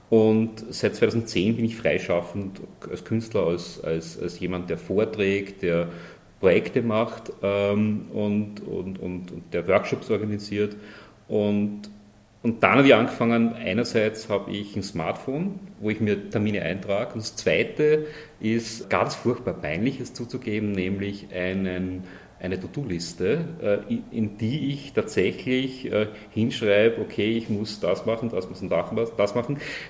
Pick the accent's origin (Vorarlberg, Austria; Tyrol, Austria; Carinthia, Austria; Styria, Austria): Styria, Austria; Graz; Also ja, ich habe die Steiermark ja nie aufgegeben, bin Steirer und bin in Graz aufgewachsen.